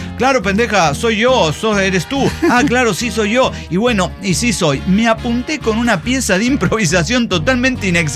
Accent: Mexico; Dijeron, ah, no, la mexicana, ajá, trajo ritmos de su, sí, tierra.

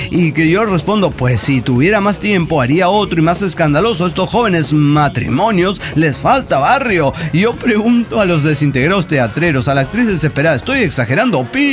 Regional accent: Guanajuato, Mexico; now in Guadalajara, Mexico; soy de Guanajuato, estoy aquí pasando la chingona en Guadalajara.

